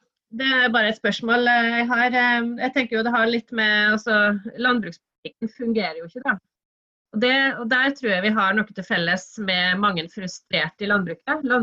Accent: Vestland, Norway; Jo, altså jeg har vokst opp i Sogn og Fjordane. Når jeg vokste opp så var det mye sau der.

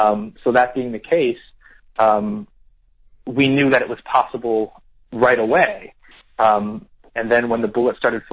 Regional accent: Canton, Ohio, United States; I grew up in Canton, Ohio, which is where I currently am standing.

